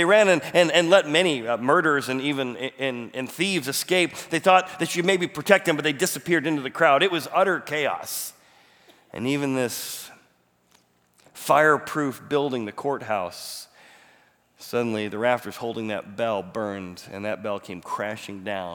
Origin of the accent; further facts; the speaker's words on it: Chicago, Illinois, United States; So I grew up in Chicago in downtown, and so we went there often, even in eighth grade.